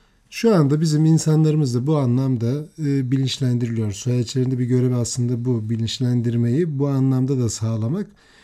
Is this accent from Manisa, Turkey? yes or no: no; Malatya, Turkey; ki ben çok severim memleketimden dolayı, Malatyalıyım.